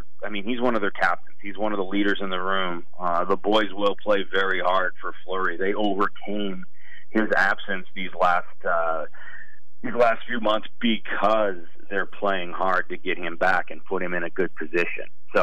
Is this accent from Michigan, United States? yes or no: yes; Detroit, Michigan, United States; Yeah, so I'm a Detroit boy. I grew up in Michigan. Played hockey there growing up my whole life.